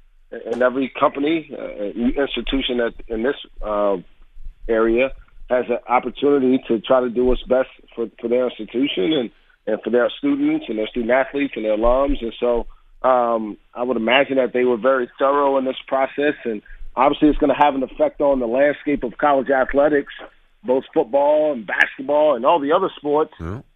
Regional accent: Brooklyn, New York, United States; I grew up in Brooklyn, New York.

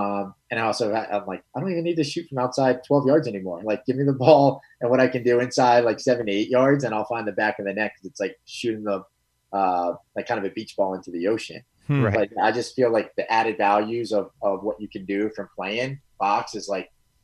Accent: United States; if they would rank me on hands because I'm American, I'd be like 22.

